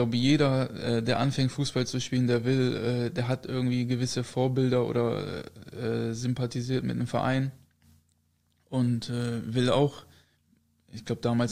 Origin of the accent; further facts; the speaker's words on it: Lower Saxony, Germany; wir haben ja nicht mal richtig in Goslar gewohnt, sondern noch im Nachbardorf oder ein bisschen außerhalb noch.